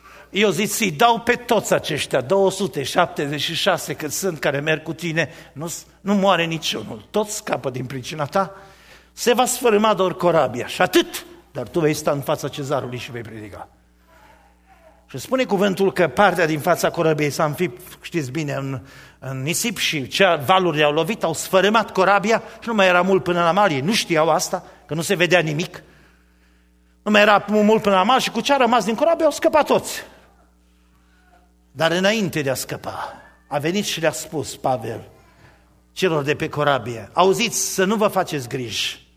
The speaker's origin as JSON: {"language": "Romanian", "town": "Chier", "region": "Arad County", "country": "Romania", "tie": "born or raised there", "said": "Și eu sunt arădean, chiar dacă sunt din Orăștie. Sunt din satul Chier, comuna Târnova, județul Arad. De acolo sunt original, de acolo am plecat. Părinții mei sunt acolo. Am frați în Arad."}